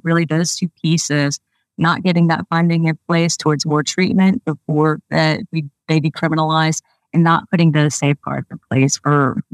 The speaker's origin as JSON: {"language": "English", "region": "the South", "country": "United States", "tie": "born or raised there", "said": "I grew up in the South, so I know New Orleans, and that's a different story."}